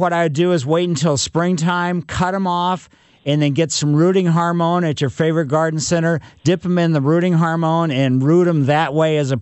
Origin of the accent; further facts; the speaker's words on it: Ellisville, Missouri, United States; So, yeah, I mean, growing up in Ellisville, there was Fitzer's.